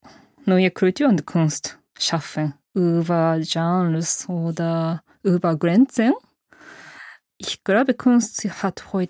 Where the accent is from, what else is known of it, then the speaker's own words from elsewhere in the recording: Japan; also ich kann nicht so als Japanerin das kritisieren